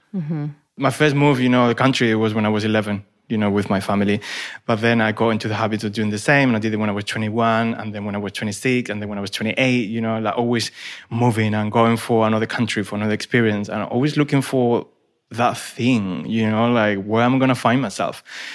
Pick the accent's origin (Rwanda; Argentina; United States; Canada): Argentina; English is a second language; You know, I'm from Argentina, so there's not much of a difference to any European country.